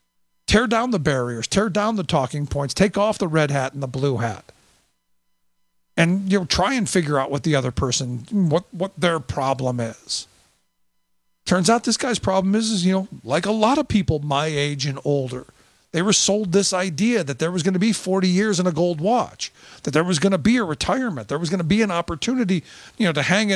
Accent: Cleveland, Ohio, United States; you know, my hometown of Cleveland, they're doing something I think is pretty remarkable.

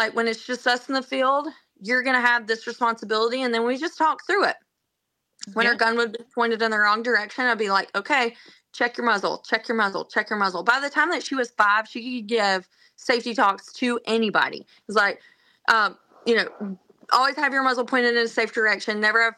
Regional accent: Georgia, United States; Well, I was raised in Georgia, and my family all hunts turkeys and deer.

